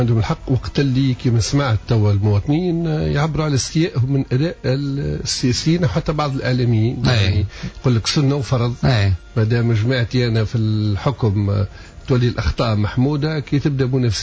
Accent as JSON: {"language": "Arabic", "country": "Tunisia", "said": "تونسي تسألوا يعرف اللي تركيا بدون فيزا منذ الأزل. احنا يمكن الجنسيات العربية الوحيدة أو بالقلائل اللي احنا لن ندخل من تركيا تعفيهم من الفيزا."}